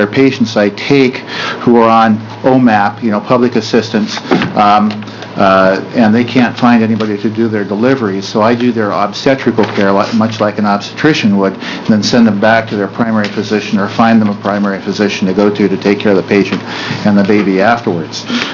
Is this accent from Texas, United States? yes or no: no; Independence, Oregon, United States; I'm a local, sort of. I'm from Independence, Greater Metropolitan Independence in Monmouth.